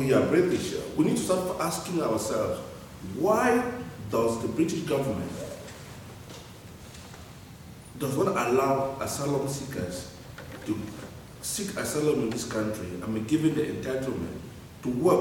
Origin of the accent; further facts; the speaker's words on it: Cameroon; moved away as an adult; now in United Kingdom; I am a refugee and I've got refugee status. I come from Southern Cameroon.